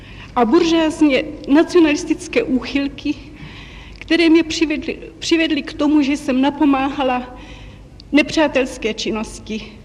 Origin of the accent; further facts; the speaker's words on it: Trnovany, Ústí nad Labem Region, Czechia; born there; now in Prague, Czech Republic; V Trnovanech u Teplic.